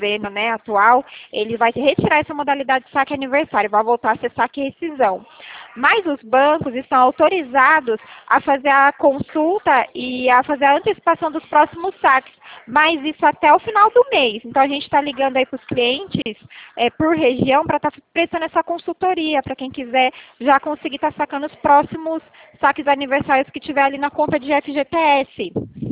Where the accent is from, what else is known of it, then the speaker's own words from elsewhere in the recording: São Paulo, Brazil; eu sou aqui de São Paulo.